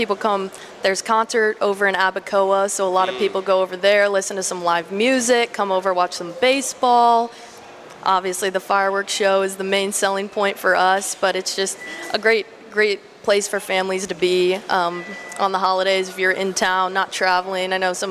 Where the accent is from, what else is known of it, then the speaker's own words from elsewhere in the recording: St. Louis, Missouri, United States; Everybody's, I'm from St. Louis, Missouri.